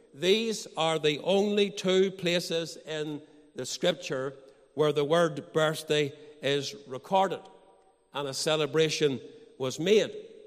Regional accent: Banbridge, Northern Ireland, United Kingdom; born there; the 4th of July, 1962, in Primrose Gardens, Banbridge, County Down.

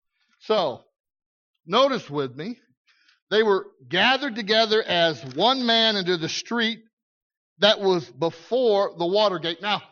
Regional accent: Arkansas, United States; and I know I said ain't, I'm from Arkansas, I'm sorry.

